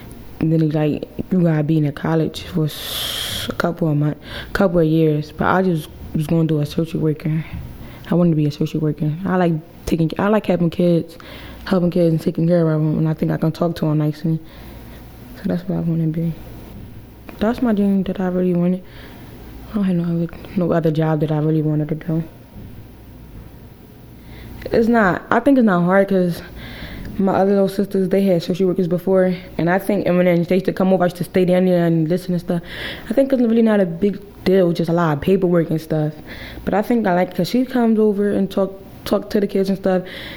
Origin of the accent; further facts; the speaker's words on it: Erie, Pennsylvania, United States; I grew up in Erie.